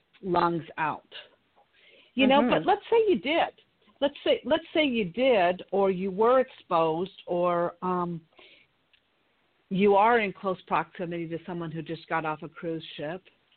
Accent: California, United States; You know, we're all from California, so we can eat fruit all day long.

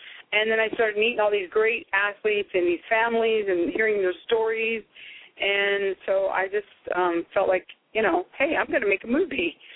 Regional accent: Azusa, California, United States; I grew up in Azusa, California.

